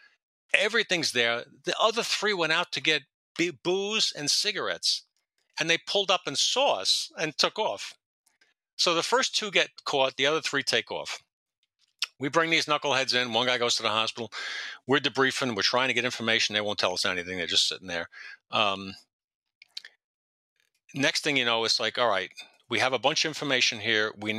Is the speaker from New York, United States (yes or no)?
yes; Queens, New York, United States; I can't even speak English. I'm from Queens. It's the second language.